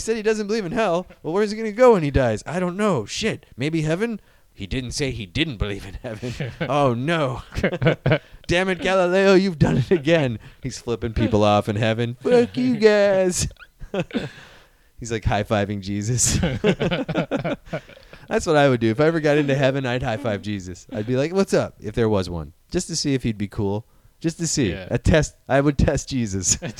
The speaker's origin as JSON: {"language": "English", "region": "Midwest", "country": "United States", "said": "Sorry, I come from the Midwest, so I'm used to flat."}